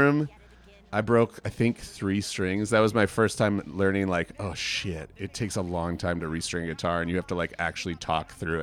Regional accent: Hopkins, Minnesota, United States; You know, we're from Hopkins. We're literally playing like birthday parties and coffee shops and school dances.

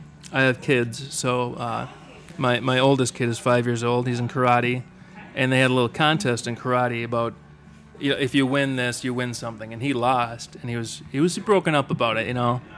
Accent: Minnesota, United States; as a kid growing up in Minnesota

